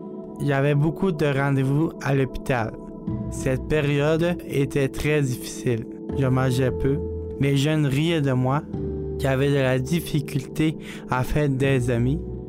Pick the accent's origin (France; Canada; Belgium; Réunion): Canada; Montreal, Quebec; born there; J'ai commencé à parler à l'âge de 7 ans. Je suis né prématurément à Montréal, Canada, 3 mois d'avance.